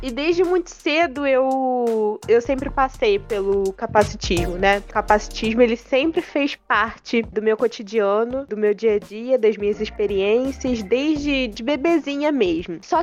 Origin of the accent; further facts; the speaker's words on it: Rio de Janeiro, Brazil; eu sou carioca, moro aqui no Rio de Janeiro, tenho 24 anos, canceriana, super canceriana, sou estudante de psicologia da Universidade Estadual do Rio de Janeiro, a UERJ.